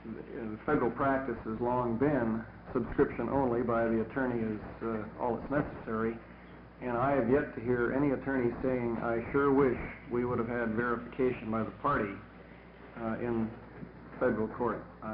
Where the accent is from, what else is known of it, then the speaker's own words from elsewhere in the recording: The Dalles, Oregon, United States; I'm from the Dalles.